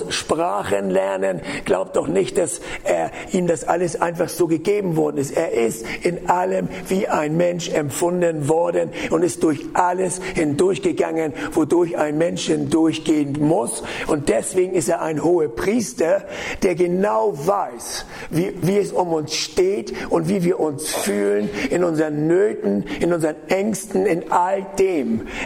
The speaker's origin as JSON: {"language": "German", "region": "Northern Germany", "country": "Germany", "said": "ich sage immer in die Boote, weil ich komme ja aus dem Norden."}